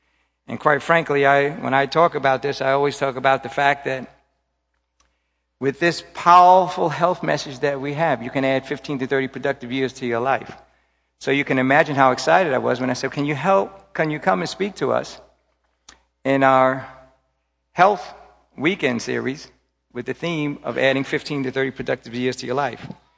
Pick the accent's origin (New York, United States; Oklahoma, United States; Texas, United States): New York, United States; I'm from New York, so I'll either talk twice as fast or I'll go through the material very quickly.